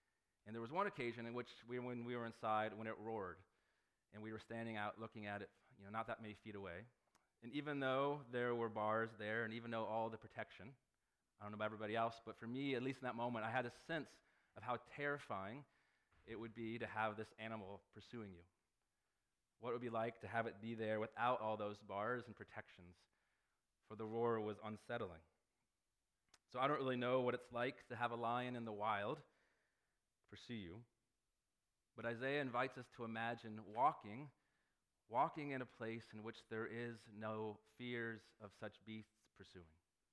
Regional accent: Cincinnati, Ohio, United States; also born or lived in St. Louis, United States; now in Chicago, United States; I grew up in Cincinnati, and they have a great zoo in Cincinnati.

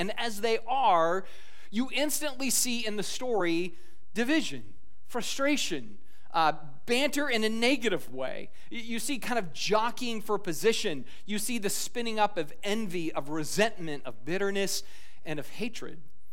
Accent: Scotland, United Kingdom; I'm actually going to wear my kilt tomorrow as a Scotsman, just joining with the Irish a little bit.

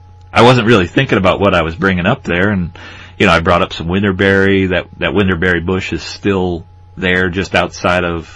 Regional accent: Ohio, United States; Like, you know, I grew up in Ohio, and my wife will go back and she'll look at pictures of me as a kid.

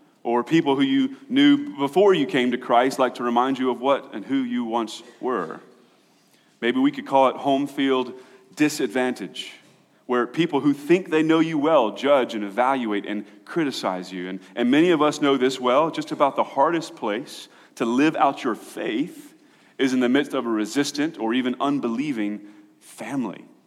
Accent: Niceville, Florida, United States; And growing up in Niceville, I have countless memories.

